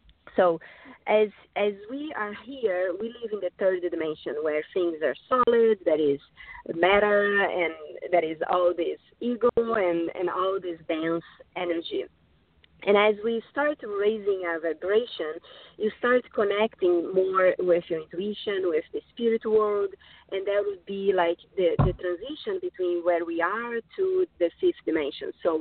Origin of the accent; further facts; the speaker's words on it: Brazil; So I'm from Brazil